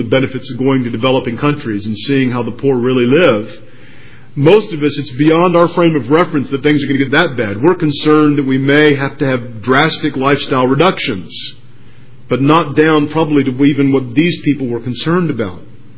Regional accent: United States; Quite frankly, it's kind of embarrassing being an American when you read a passage like this

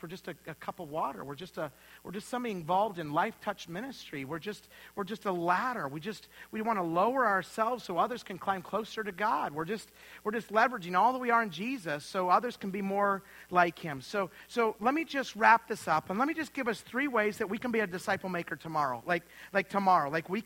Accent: Idaho, United States; we'd eat roast beef and mashed potatoes because we're from Idaho.

